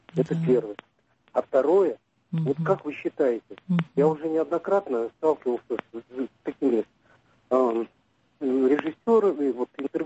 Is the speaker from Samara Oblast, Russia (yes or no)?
yes; Samara, Samara Oblast, Russia; Здравствуйте … из Самары.